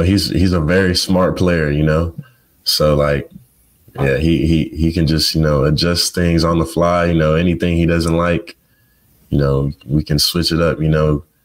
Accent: Dallas, Texas, United States; Well, I'm from Texas, so like, I'm from like in the Dallas area, you know, there's no ocean, so I'm used to freshwater

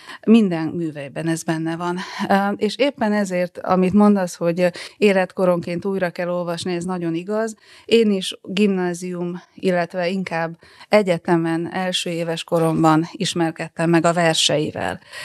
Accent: Cluj-Napoca, Cluj County, Romania; Kolozsváron nőttem fel, valamiért az ő könyvei nem jutottak el, hát nagyon nehéz volt magyar könyvet szerezni

